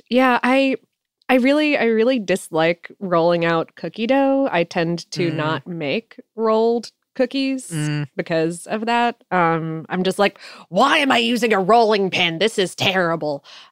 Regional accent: Calgary, Alberta, Canada; my hometown of Calgary, Alberta

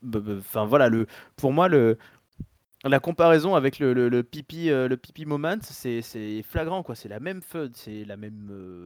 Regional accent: Bordeaux, Nouvelle-Aquitaine, France; moi, en tant que Bordelais, je vais sacrer le vin rouge comme alcool de prédilection

